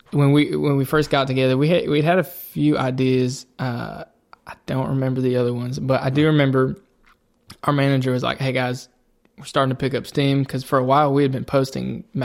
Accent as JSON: {"language": "English", "town": "Naperville", "region": "Illinois", "country": "United States", "tie": "born or raised there", "lives_now": "Nashville, United States", "said": "So I grew up in Naperville, Illinois."}